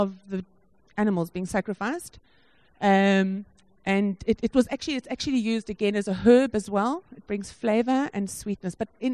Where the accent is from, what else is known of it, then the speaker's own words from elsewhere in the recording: Johannesburg, Gauteng, South Africa; I'm from Joburg, you know.